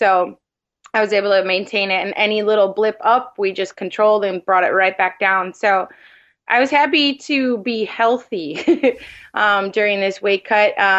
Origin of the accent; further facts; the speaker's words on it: Midwest, United States; I think we're both from Midwest, that sort of thing.